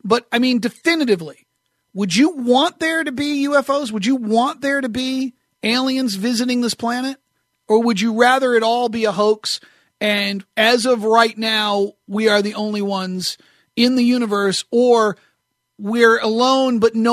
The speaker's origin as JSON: {"language": "English", "region": "New Hampshire", "country": "United States", "tie": "born or raised there", "said": "I remember growing up in New Hampshire"}